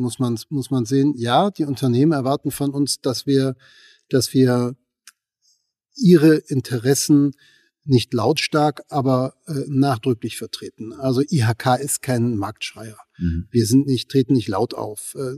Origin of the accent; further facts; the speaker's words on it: Cologne, North Rhine-Westphalia, Germany; Also wir kommen tatsächlich aus Köln, meine Frau und ich. Und ich habe in Köln zur Schule gegangen, in Köln studiert.